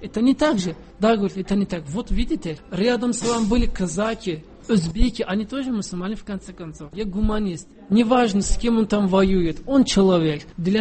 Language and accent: Russian; Turkey; Russian is a second language; А он говорит, вы откуда? Я говорю, из Турции. Так что вы мусульман? Я говорю, да.